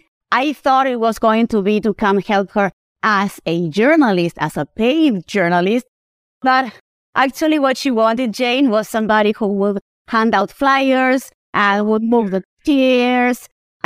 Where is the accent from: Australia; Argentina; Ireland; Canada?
Argentina; now in United States; So I am from Argentina, South America.